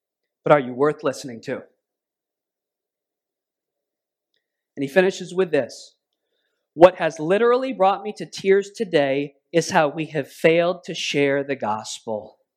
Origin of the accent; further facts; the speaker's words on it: New England, United States; I'm from New England. Worse yet, I have 300 years of family from the Berkshires.